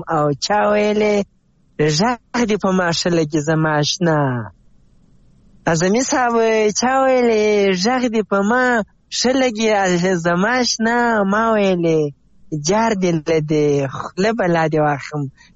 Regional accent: Zabul, Afghanistan; now in Ghazni, Afghanistan; زه اصلا د زابل ولایت یم خو اوسېږم غزنی کې

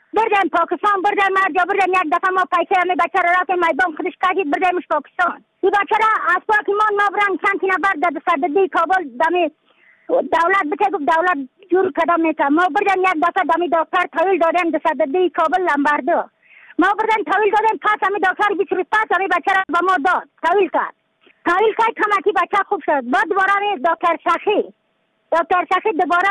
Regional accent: Badakhshan, Afghanistan; از بدخشان هستم، مرکز بدخشان، ولسوالی عتل پایان، قریه وینگ.

